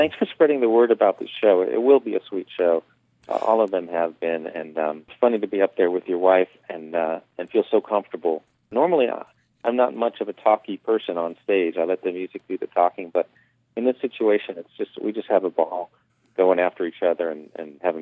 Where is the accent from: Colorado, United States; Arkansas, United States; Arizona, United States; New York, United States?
New York, United States; New York City; You know, here I am growing up in New York City, and I hear bluegrass banjo